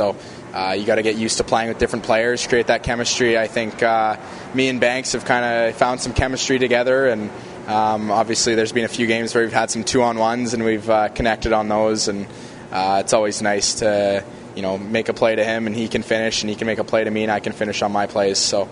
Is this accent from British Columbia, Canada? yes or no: yes; Kamloops, British Columbia, Canada; playing in front of the hometown crowd, hopefully winning a championship, scoring goals. I kind of want to bring that passion back to Kamloops